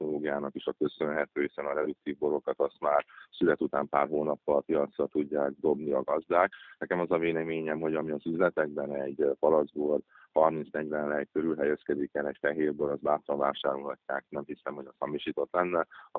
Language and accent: Hungarian; Satu Mare County, Romania; ahonnan én is származom, Szatmár megyéből